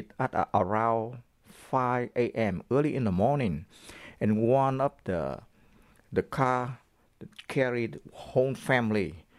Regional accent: Saigon, Vietnam; I was born in 1950 in South Vietnam in the city called Saigon.

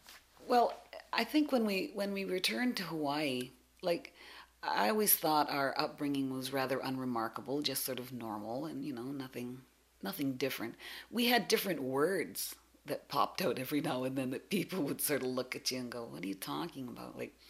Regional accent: Salt Spring Island, British Columbia, Canada; And all her children were born and raised on Salt Spring. We were all born and raised on Salt Spring. Being part Indian, we were not raised on reserve at all. We were raised just in the regular community, attended the local schools.

